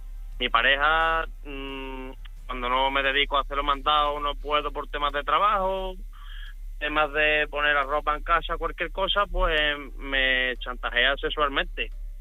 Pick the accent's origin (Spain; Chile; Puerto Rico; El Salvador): Spain; Minas de Riotinto, Andalusia; Y soy de Minas de Río Tinto y llevo 10 años casado.